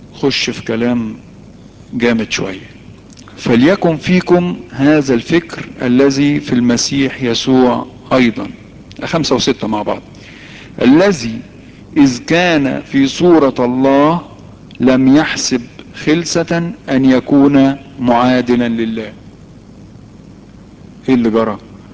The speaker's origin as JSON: {"language": "Arabic", "country": "Egypt", "said": "دايما احنا عندنا في مصر ايه، دايما فينا طبع تثبيط الهمم"}